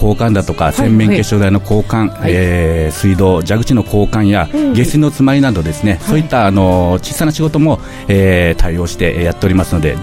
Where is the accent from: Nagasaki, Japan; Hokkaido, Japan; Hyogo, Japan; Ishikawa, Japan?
Nagasaki, Japan; Omura; also born or lived in Osaka; で、小学校上がる前に長崎の大村市に来て、